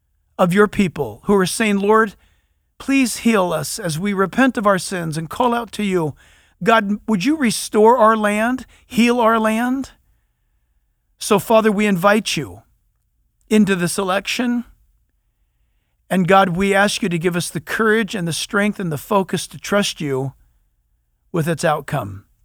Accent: California, United States; Listen, I for one, I'm from California and I've already voted.

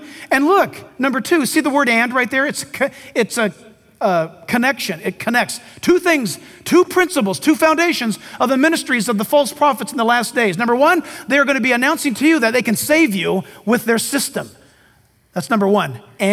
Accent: California, United States; Now, as a Californian, I should do that anyway.

